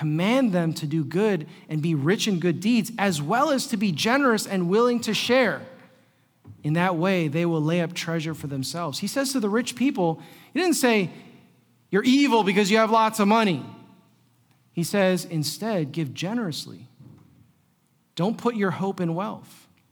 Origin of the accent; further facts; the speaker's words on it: United States; I'm an American speaking to Cambodian people who are impoverished about materialism.